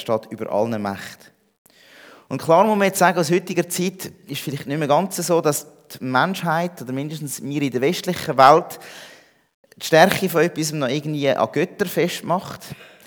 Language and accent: German; Interlaken, Bern, Switzerland; hier in der Schweiz, wo wir herkommen, und dort, wo ich herkomme, vielleicht noch ein bisschen spezieller in Interlaken und Umgebung